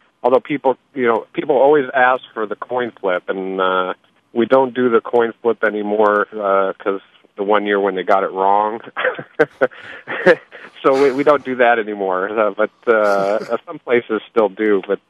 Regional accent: Nebraska, United States; But growing up in Nebraska, you don't really follow a pro team, so it's a little different attitude from where we're from.

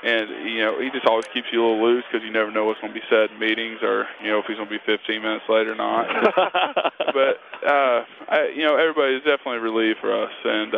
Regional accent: Noble, Oklahoma, United States; Where I grew up in Noble, it's about 6 minutes away from OU's University or from the field.

